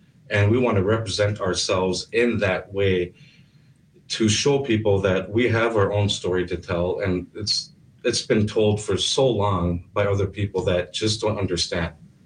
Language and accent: English; Standing Rock, United States; My family is originally from here, and I'm from Standing Rock